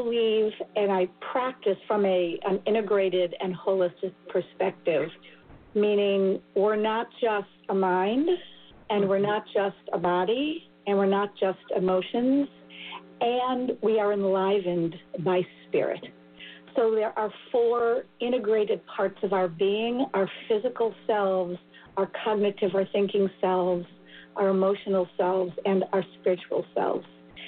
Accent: Buffalo, New York, United States; also born or lived in Israel; now in Boston, United States; I'm from Buffalo, New York originally, uh-huh. and then I lived in Israel for 5 years. And when uh-huh. I came back, I moved to the Boston area.

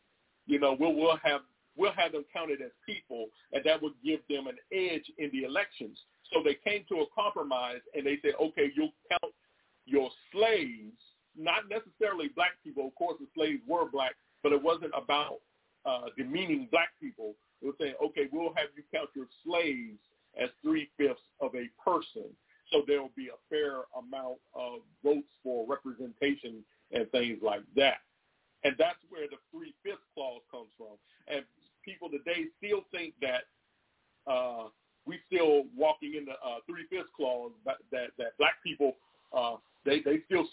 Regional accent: Roanoke, Virginia, United States; born there; I was born in Roanoke, Virginia in October of 1968, and I have never stepped foot outside of this country. Not one time, not even momentarily. So I consider myself to be an American.

